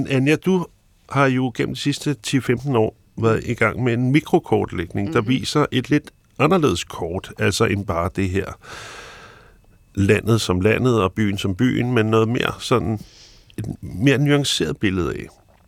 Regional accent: Copenhagen, Capital Region of Denmark, Denmark; Men jeg er født og opvokset i Indre By i København. Jeg bor her stadig.

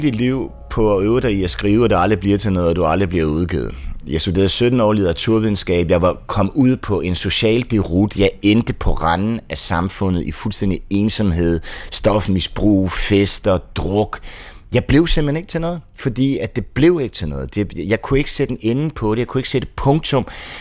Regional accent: Frankfurt, Hesse, Germany; Danish is a second language; kom tilbage til Frankfurt, hvor jeg voksede op hos min mormor

